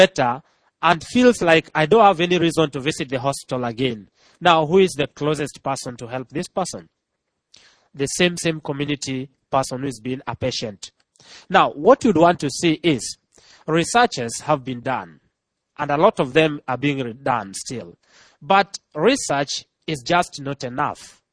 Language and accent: English; Kenya; I come from Kenya.